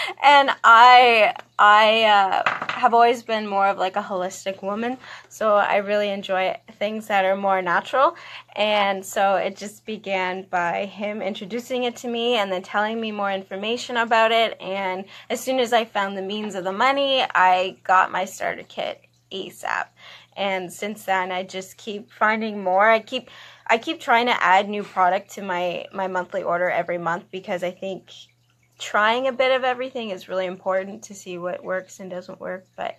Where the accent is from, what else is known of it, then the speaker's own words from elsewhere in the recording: Canada; I'm also from Canada.